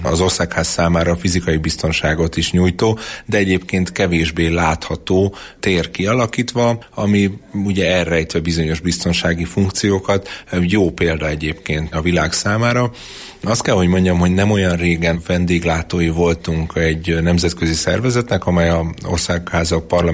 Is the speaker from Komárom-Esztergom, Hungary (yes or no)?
no; Miskolc, Borsod-Abaúj-Zemplén, Hungary; Én jó magam miskolci vagyok